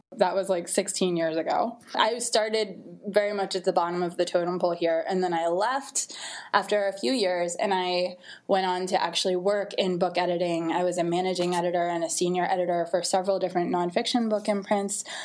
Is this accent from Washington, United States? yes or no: no; Pittsburgh, Pennsylvania, United States; I'm from Pittsburgh originally